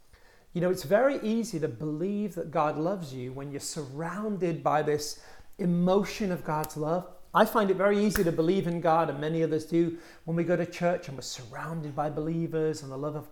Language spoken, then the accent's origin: English; United Kingdom; now in United States; I'm a Brit living in America on a mission here.